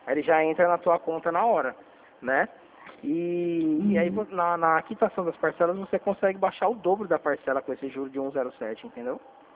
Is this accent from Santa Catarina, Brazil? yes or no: no; Presidente Prudente, São Paulo, Brazil; A gente é de Presidente Prudente aqui, interior de São Paulo